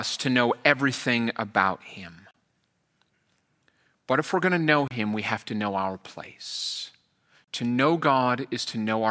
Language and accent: English; Minnesota, United States; born there; I was born in Minnesota. If you go into northern Minnesota, you just get forests and forests full of great trees.